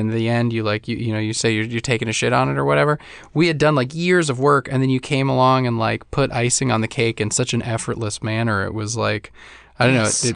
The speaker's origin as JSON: {"language": "English", "town": "Petaluma", "region": "California", "country": "United States", "tie": "born or raised there", "said": "And then he came to my hometown in Petaluma"}